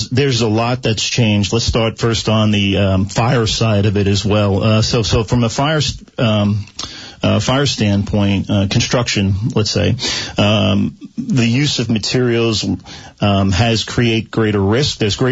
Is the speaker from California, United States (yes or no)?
no; New York, United States; So where I grew up on New York and Long Island, this was kind of a way of life.